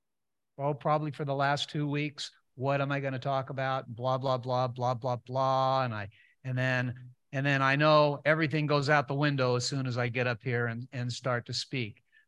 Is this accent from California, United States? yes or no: yes; Walnut Creek, California, United States; I grew up in Walnut Creek, California, and my dad was a school teacher.